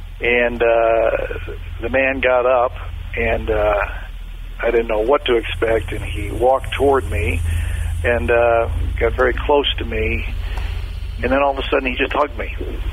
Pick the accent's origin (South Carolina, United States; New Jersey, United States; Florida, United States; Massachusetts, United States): Florida, United States; Daytona Beach; I'm from Daytona and I've traveled extensively in my life, but today is the longest journey of all.